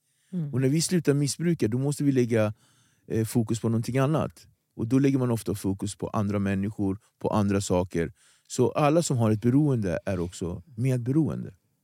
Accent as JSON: {"language": "Swedish", "town": "Nacka", "region": "Stockholm County", "country": "Sweden", "said": "jag är från Nacka, Ekdorp."}